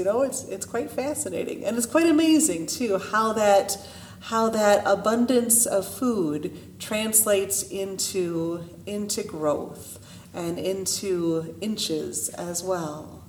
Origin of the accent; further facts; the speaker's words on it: Clyde, United States; My hometown of Clyde, when I lived there, was 5,000 people.